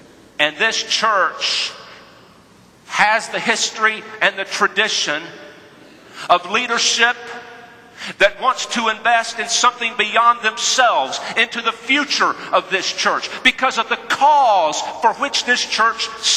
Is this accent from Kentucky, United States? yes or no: no; North Carolina, United States; This guy who was born and raised in North Carolina, whose mother was an RN specialist at the county hospital, whose dad sold life insurance.